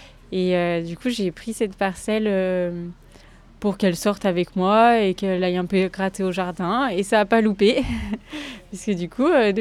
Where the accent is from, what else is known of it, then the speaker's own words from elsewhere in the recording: Valence, Auvergne-Rhône-Alpes, France; born there; je suis née à Valence.